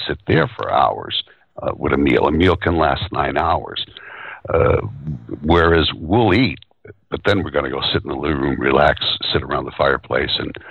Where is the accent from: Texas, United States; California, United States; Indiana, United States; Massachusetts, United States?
Massachusetts, United States; Boston; And Italian living room, and even growing up in Boston, in the Italian sections, the living room was something covered in plastic